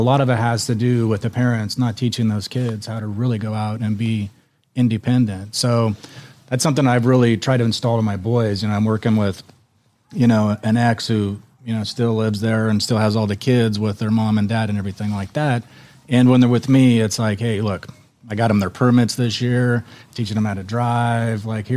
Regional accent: Oregon, United States; No, I grew up in Oregon.

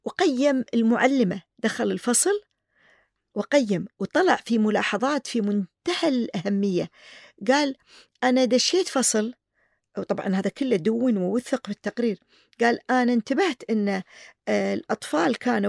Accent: Kuwait; طريقة التقييم هذه ما كانت موجودة عندنا في الكويت

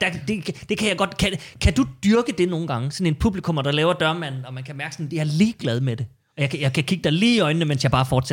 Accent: Aalborg, North Denmark Region, Denmark; Jamen, jeg er fra Aalborg.

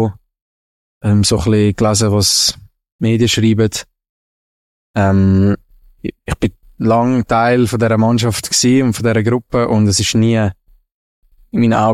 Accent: Germany; Deutschland ist meine, eigentlich, ja, meine Heimat.

